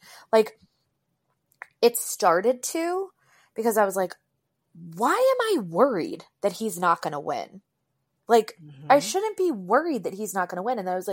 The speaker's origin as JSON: {"language": "English", "town": "Hamden", "region": "Connecticut", "country": "United States", "tie": "born or raised there", "also_born_or_lived": "Bronx, New York", "said": "I was born in the Bronx, and then my family moved to Connecticut because my brother is on the low end of the autistic spectrum."}